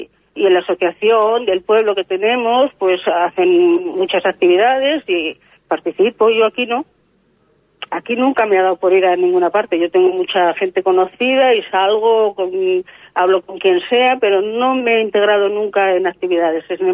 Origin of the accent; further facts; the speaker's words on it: Zamora, Castile and León, Spain; siempre para allí, del pueblo, de Zamora, de mi tierra